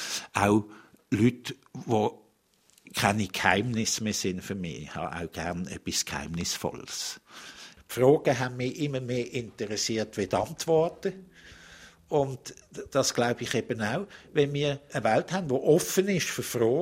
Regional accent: Switzerland; Man ist halt als Schweizer eher ein bisschen zurückhaltend.

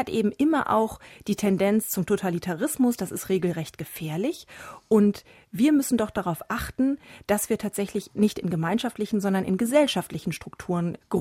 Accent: North Rhine-Westphalia, Germany; Das kenne ich aus meinem westfälischen Dorf, wo ich herkomme, auch.

